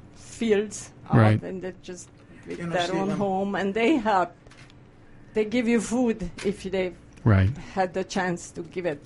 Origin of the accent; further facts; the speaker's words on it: Hungary; moved away; you cannot completely wipe off the memories and the growing up in Hungary.